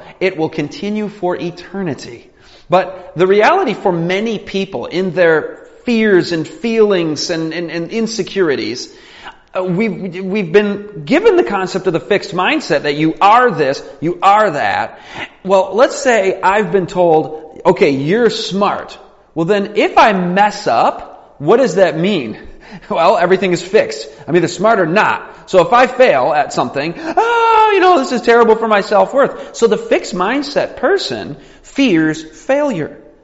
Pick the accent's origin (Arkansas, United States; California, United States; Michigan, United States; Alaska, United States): Michigan, United States; born or raised there